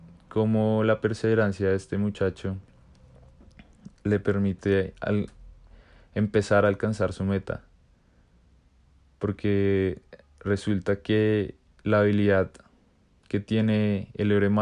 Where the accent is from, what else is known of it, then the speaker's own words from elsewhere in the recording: Colombia; born there; Soy ingeniero mecatrónico de profesión. Nací en Colombia.